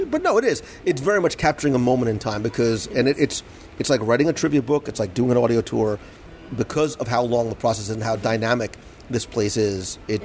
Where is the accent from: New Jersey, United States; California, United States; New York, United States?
New Jersey, United States; Plainfield; I grew up in Plainfield, New Jersey.